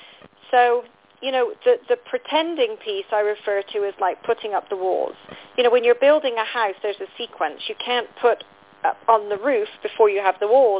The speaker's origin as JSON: {"language": "English", "region": "England", "country": "United Kingdom", "moved": "as an adult", "lives_now": "United States", "said": "Well, as you know, I'm from England"}